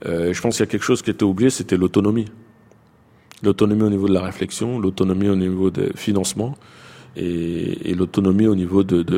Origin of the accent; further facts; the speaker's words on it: Fresnes, Île-de-France, France; J'ai grandi dans le Val-de-Marne, dans une ville qu'on appelle Fresnes, 26 000 habitants, donc une petite ville. J'ai grandi dans ce quartier populaire qui était considéré comme très chaud à une certaine époque